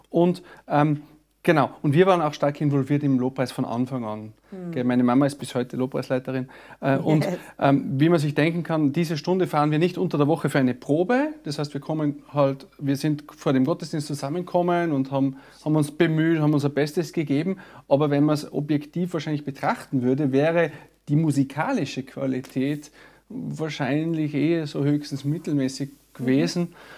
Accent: Innsbruck, Tyrol, Austria; Ich bin in einer Gemeinde groß geworden in Innsbruck

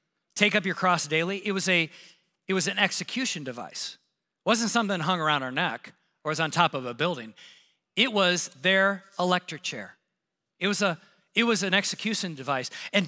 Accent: United States; And I'm going to say something that just Americans don't like it, including me, and I'm an American.

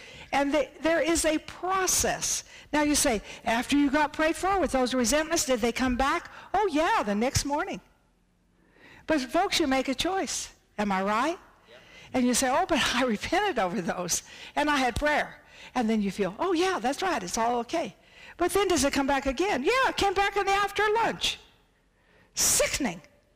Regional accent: Texas, United States; I was raised in Texas. My mother always canned in the summertime.

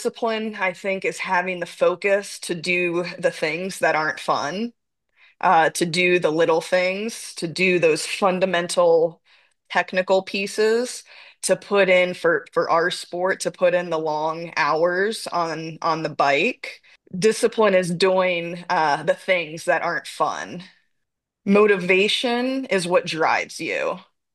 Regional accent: Florida, United States; moved away as an adult; now in Utah, United States; I move away from my family and my friends in Florida, born and raised in Florida, and I move out here to Utah.

